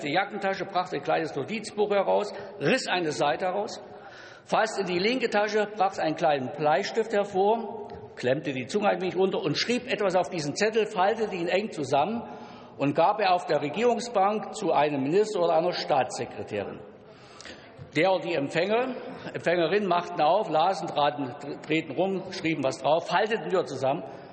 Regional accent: East Germany, Germany; dass ich heute als Ostdeutscher zur Helmut Kohl, Bundeskanzler Helmut Kohl Stiftung reden darf.

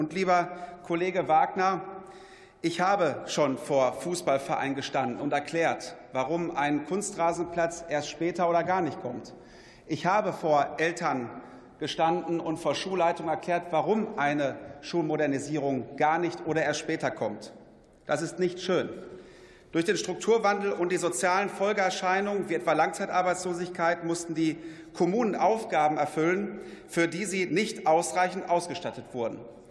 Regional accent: Herne, North Rhine-Westphalia, Germany; ich wurde in meiner Heimatstadt Herne und für Bochum in den 21. Deutschen Bundestag gewählt

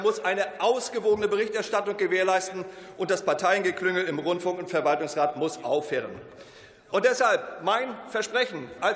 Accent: Mecklenburg-Vorpommern, Germany; in meiner Heimat in Mecklenburg-Vorpommern

